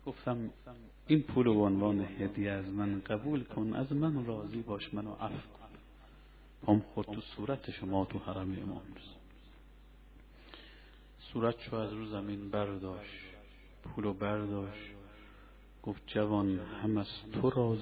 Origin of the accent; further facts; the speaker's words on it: Mashhad, Razavi Khorasan, Iran; ما بچه مشهدیم، رضوی هم هستیم، اولاد امام رضاییم